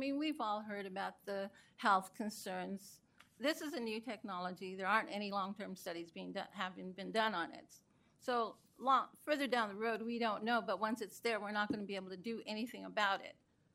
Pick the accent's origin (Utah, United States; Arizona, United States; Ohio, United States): Utah, United States; Layton; also born or lived in Singapore; I grew up in Layton. I was raised on the street that I'm living at now. I moved away. I lived in a very densely populated city overseas, Singapore.